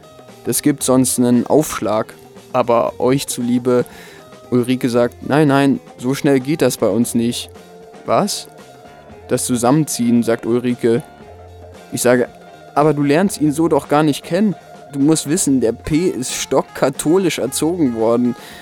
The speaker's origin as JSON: {"language": "German", "region": "Southern Germany", "country": "Germany", "said": "Süddeutscher, korrigiere ich. Wir kommen aus Süddeutschland."}